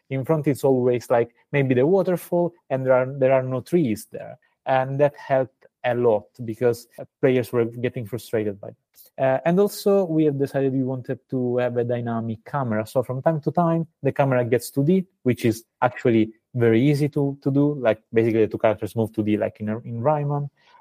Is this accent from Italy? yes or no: yes; Sicily, Italy; English is a second language; The name comes from, we are from Sicily. Okay. And we are both from Sicily.